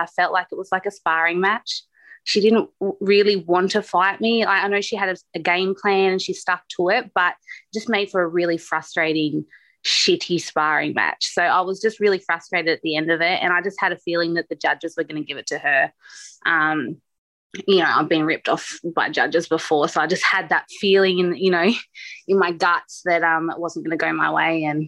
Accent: Australia; And I'm like, I'm Australian. You don't talk about someone's kids.

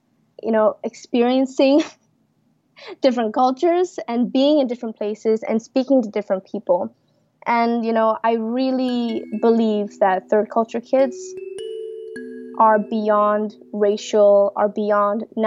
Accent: Malaysia; So I feel kind of a fake when I say, oh, I'm Malaysian or I'm from Malaysia.

